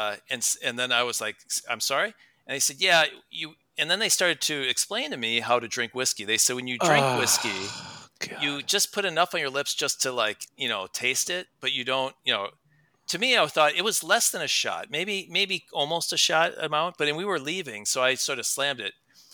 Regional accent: Midwest, United States; I don't know. I am only from the Midwest, so.

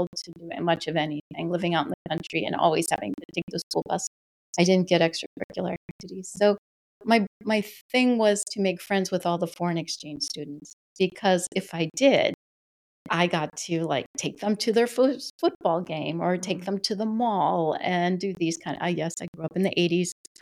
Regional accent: Wisconsin, United States; also born or lived in Chicago; I was born in Chicago. My mom had, I had two stepdads and we ended up moving to Wisconsin. And I ended up growing up on an Indian reservation from the age of 8 to 18.

